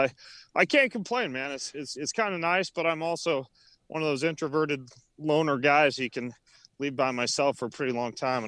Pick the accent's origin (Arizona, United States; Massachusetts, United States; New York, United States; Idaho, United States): Idaho, United States; I grew up in North Idaho, up in what's called the Panhandle.